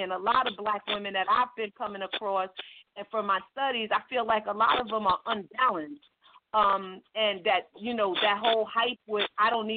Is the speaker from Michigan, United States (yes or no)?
no; Maryland, United States; now in Atlanta, United States; like I am from the Maryland area, and I'm just here in Atlanta in graduate school.